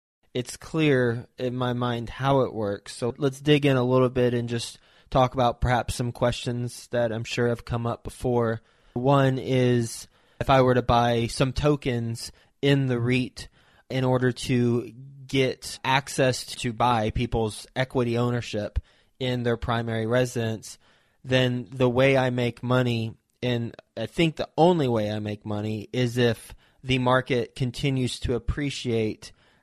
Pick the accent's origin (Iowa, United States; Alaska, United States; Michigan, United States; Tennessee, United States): Michigan, United States; Flint; born there; I was born in Flint, Michigan.